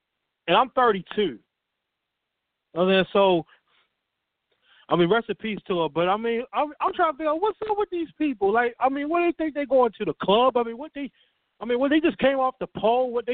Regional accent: Baltimore, Maryland, United States; I'm down in the Carolinas going to school, but I'm originally from Baltimore

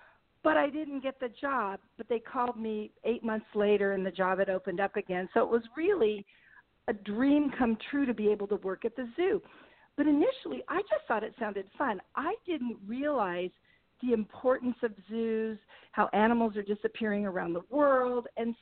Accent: San Diego, California, United States; also born or lived in Orange County; Amazingly, I was born in San Diego, and I know they say there aren't a lot of San Diego natives. And so I grew up going to the zoo when I was a child, and my family moved away to Orange County.

